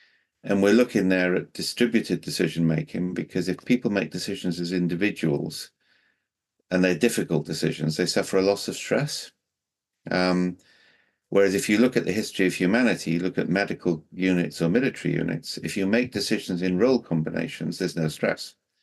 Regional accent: Wales, United Kingdom; in Welsh, I'm Welsh, right?

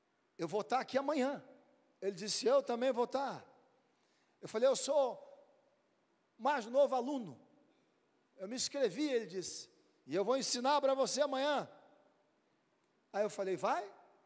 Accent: Natal, Rio Grande do Norte, Brazil; eu vim de Natal, do Rio Grande do Norte para cá.

